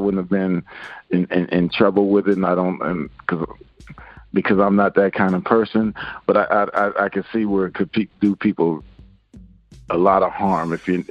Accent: Seattle, Washington, United States; also born or lived in Virginia; Well, I'm originally from Seattle. My dad finished with the Redskins, and so I moved to Virginia.

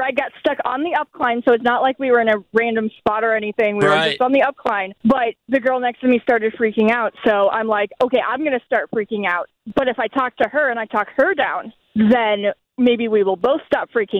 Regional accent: St. Charles, Illinois, United States; And I'm like, no, we are from St. Charles, Illinois.

